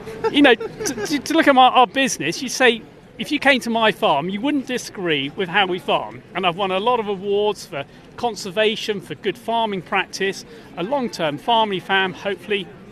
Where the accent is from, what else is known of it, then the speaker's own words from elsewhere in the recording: Wallingford, South East England, United Kingdom; I'm a farmer from Wallingford in Oxfordshire.